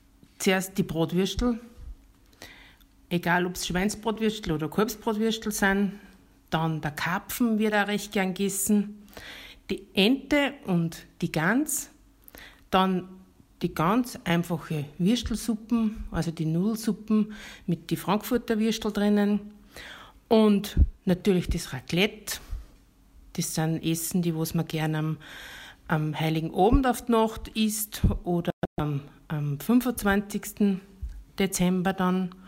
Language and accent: German; St. Thomas, Austria; komme aus St. Thomas. Ich bin eine Bayerin